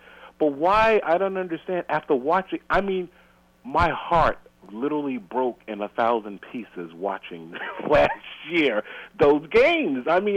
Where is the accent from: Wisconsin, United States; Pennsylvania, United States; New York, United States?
New York, United States; I'm born and raised in New York, family from the South